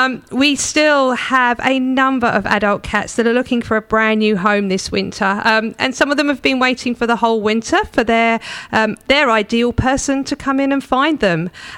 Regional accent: England, United Kingdom; And I know I'm English, I'm supposed to be used to the cold

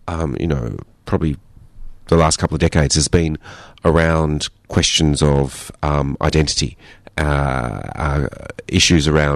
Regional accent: Australia; hey, I'm an Australian filmmaker.

